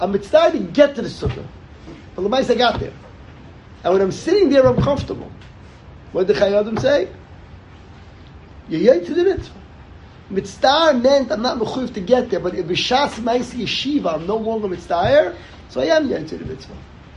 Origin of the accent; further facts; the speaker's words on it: Riverdale, New York, United States; I grew up in Riverdale.